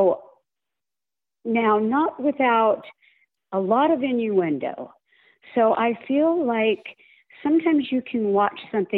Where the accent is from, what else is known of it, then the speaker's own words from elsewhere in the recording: San Diego, California, United States; But it's set in my hometown of San Diego, and it's in the delightful community of Little Italy.